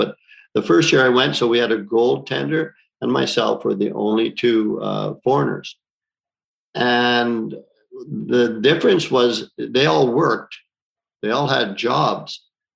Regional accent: Ontario, Canada; Well, I grew up in a small town, 2,200 people in northern Ontario, and at least half of them were Italians.

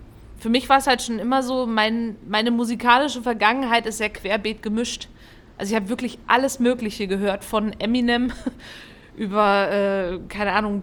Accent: Fulda, Hesse, Germany; ich komme ja aus Fulda.

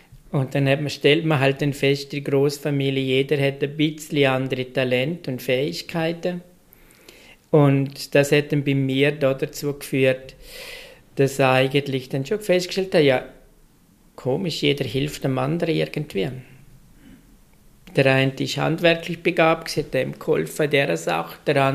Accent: Liechtenstein; So redet man in unserem Dialekt bei mir daheim, weil ich bin Liechtensteiner

